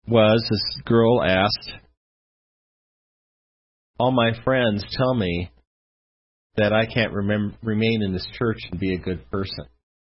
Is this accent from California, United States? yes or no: yes; La Mesa, California, United States; back when I was a teenager, there was actually a branch of the Reorganized Church there in my hometown, La Mesa, California